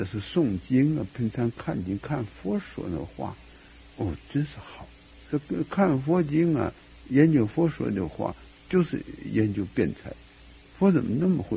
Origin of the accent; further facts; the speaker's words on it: China; 那么这个恶口啊，在我们中国人的意义上，南北都一样